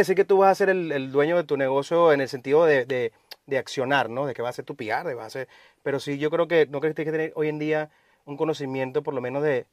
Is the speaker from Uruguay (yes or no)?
no; Venezuela; now in Providence, United States; yo me mudé de Venezuela a Providence, o sea, en Rhode Island, eso es full dominicano